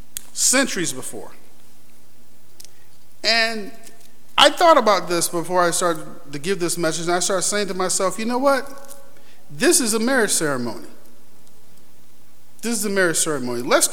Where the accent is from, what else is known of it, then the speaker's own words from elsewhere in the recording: New York, United States; I don't know any musicians in Florida. I'm from New York.